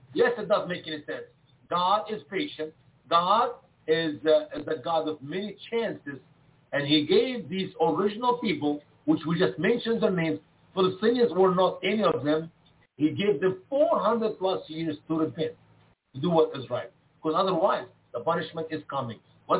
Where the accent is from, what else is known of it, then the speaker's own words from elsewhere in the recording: Egypt; land he's talking about here, where the children of Israel will be afflicted, are the land of Egypt, my home country.